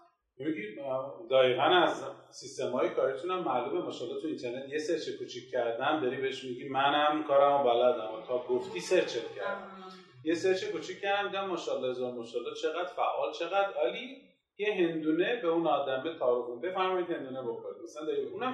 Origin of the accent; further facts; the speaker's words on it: Tehran, Tehran Province, Iran; من تهرانی هستم.